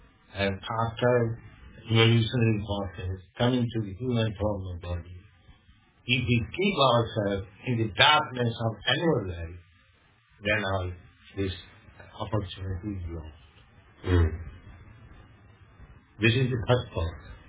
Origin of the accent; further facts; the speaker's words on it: India; You are Australian, I am thinking I'm Indian, you are thinking I'm Indian.